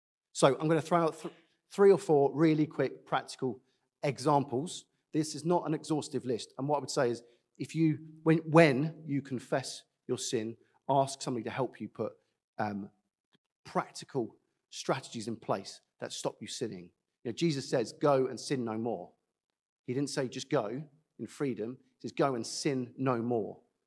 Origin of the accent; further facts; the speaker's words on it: United Kingdom; Because we're British and we don't like to have uncomfortable conversations twice.